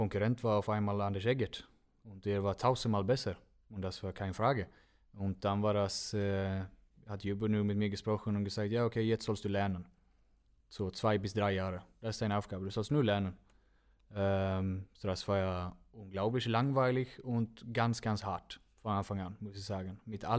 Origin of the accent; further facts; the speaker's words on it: Önnered, Västra Götaland County, Sweden; German is a second language; moved away as an adult; now in Germany; Und Önnered ist das ist mein Heimat. So dann habe ich nur ein halbes Jahr Vertrag mit dem gemacht, bevor ich nach Deutschland.